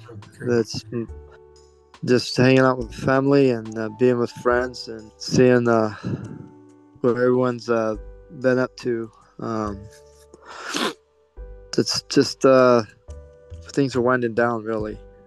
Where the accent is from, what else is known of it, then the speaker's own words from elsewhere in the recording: Mesa, Arizona, United States; born and raised in Mesa, Arizona.